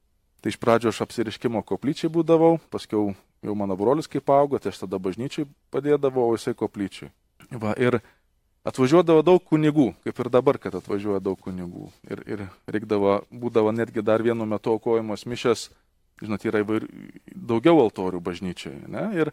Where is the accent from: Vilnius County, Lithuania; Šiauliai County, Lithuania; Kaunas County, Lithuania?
Kaunas County, Lithuania; Šiluva; Bet mes su broliu augom Šiluvoj, jeigu esat buvę Šiluvoj, tai ten dabar yra prieš baziliką tokia didelė aikštė.